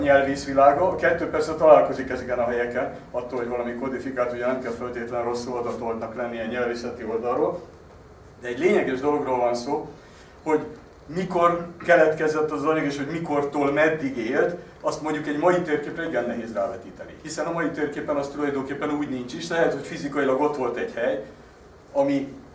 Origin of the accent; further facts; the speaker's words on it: Budapest, Hungary; azt mondom, hogy pesti vagyok, és senki nem gondol arra, hogy én tulajdonképpen budai vagyok